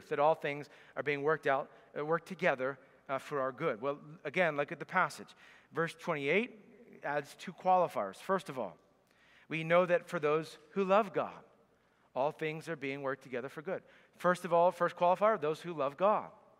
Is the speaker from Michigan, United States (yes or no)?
no; Pennsylvania, United States; I grew up in Pennsylvania, and just down the road from me was 10th Presbyterian Church.